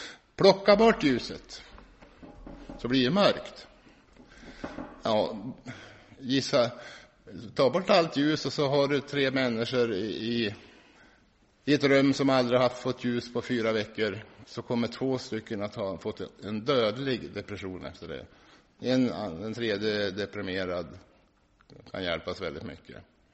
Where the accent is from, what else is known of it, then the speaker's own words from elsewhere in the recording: Norrland, Sweden; Vi som är norrlänningar. Vi som är norrlänningar ska jag säga.